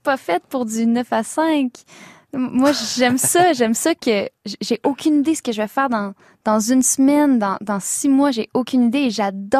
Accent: Quebec, Canada; now in France; Et on reçoit tellement de l'amour quand on est québécois

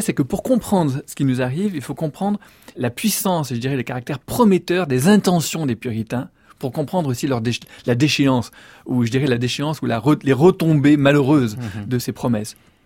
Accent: France; moi aussi, je suis catholique au sens où je suis français

